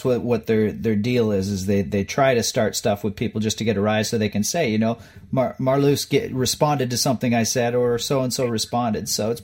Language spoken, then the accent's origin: English; Ontario, Canada; I'm from Canada, just outside of Toronto